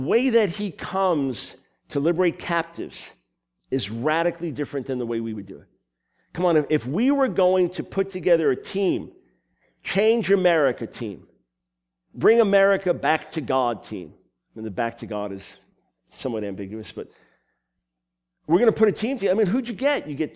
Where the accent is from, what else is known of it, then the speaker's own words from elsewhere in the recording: New York, United States; I'm a New Yorker. I'm in New Jersey.